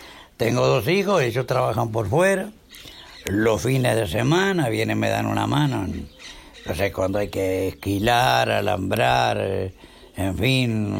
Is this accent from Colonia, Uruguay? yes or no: yes; Florencio Sánchez, Colonia, Uruguay; born there; Bueno, soy nacido en Florencio Sánchez, allá en Florencio Sánchez y Cardona, bueno, que los divide solo la vía.